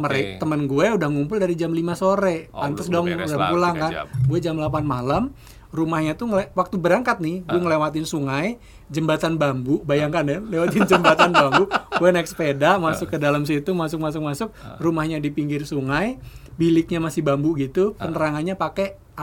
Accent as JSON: {"language": "Indonesian", "town": "Kendal", "region": "Central Java", "country": "Indonesia", "also_born_or_lived": "Jakarta", "said": "Waktu SMP, gue dari Jakarta nih, liburan SMP. Gue di Kendal kan, liburan SMP pulang"}